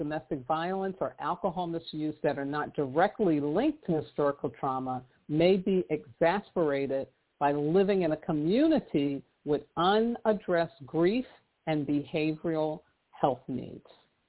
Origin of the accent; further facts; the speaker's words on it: New York City, New York, United States; because, you know, I grew up in New York City, so I know.